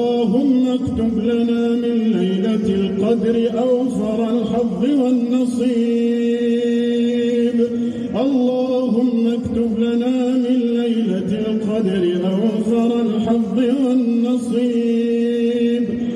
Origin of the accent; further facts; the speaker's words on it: Morocco; اللهم احفظ بلدنا المغرب الحبيب